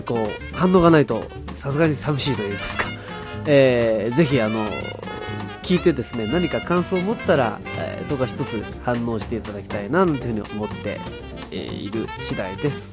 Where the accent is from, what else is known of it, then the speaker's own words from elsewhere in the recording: Gifu, Japan; born there; 岐阜県生まれですね。